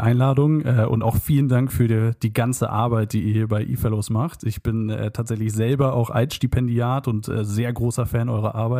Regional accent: Kiel, Schleswig-Holstein, Germany; ich komme aus Kiel, bin in Kiel geboren und aufgewachsen.

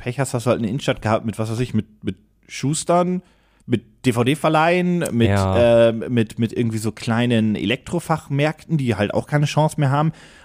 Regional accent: Stade, Lower Saxony, Germany; Du, in meiner Heimatstadt Stade ist das auch so.

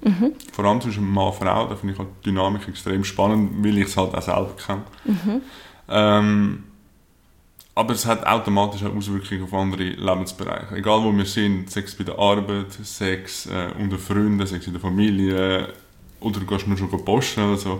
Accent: Zurich, Switzerland; aufgewachsen hier in der Nähe von Zürich am Zürichsee.

